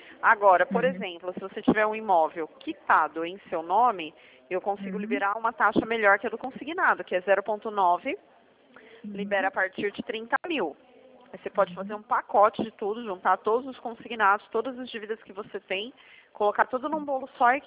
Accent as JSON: {"language": "Portuguese", "region": "São Paulo", "country": "Brazil", "said": "Eu sou de São Paulo."}